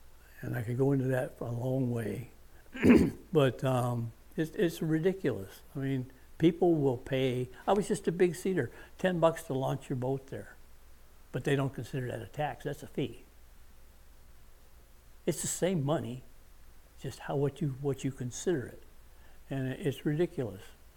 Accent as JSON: {"language": "English", "region": "North Carolina", "country": "United States", "tie": "born there", "moved": "yes", "lives_now": "Wisconsin, United States", "said": "My mom, I was born in North Carolina, and when my dad retired from the Air Force, they went back to North Carolina"}